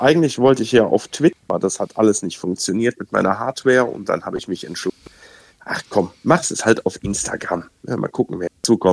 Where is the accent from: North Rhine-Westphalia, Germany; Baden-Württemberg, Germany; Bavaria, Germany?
North Rhine-Westphalia, Germany; Cologne; als Kölner